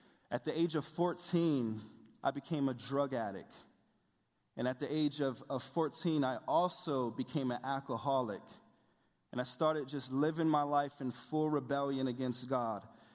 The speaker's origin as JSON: {"language": "English", "town": "Willingboro", "region": "New Jersey", "country": "United States", "tie": "born there", "said": "I'm 29 years old. I was born in Woolenboro, New Jersey. Woolenboro, New Jersey is a suburb, but some people would say it's a ghetto suburb."}